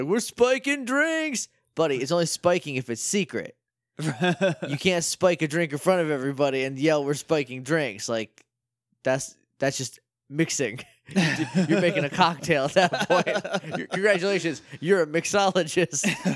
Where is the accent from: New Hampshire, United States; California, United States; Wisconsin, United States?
New Hampshire, United States; Maybe it's just because, like, I'm from New Hampshire and I'm worried about ticks.